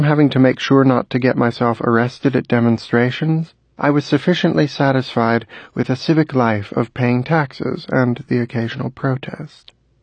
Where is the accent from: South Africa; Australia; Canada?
Canada; now in United States; Even though I am not a Muslim and I come from Canada, a country that enjoys cordial relations with the United States, I no longer felt safe being here as just a lawful permanent resident.